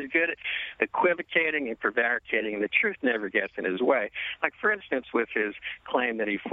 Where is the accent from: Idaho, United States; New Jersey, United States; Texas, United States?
New Jersey, United States; Well, you know, obviously I'm from New Jersey